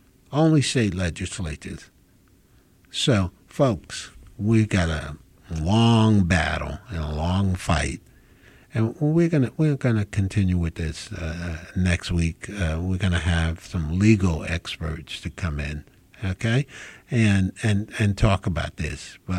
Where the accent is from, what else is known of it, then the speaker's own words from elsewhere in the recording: New Jersey, United States; also born or lived in Mobile; So in New Jersey, where I grew up, I was born in Mobile